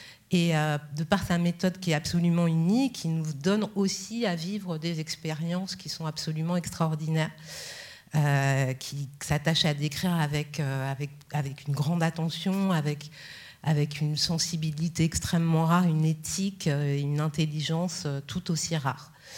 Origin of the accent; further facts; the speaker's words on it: Paris, Île-de-France, France; qui est puis mes origines par ailleurs, même si j'ai grandi à Paris.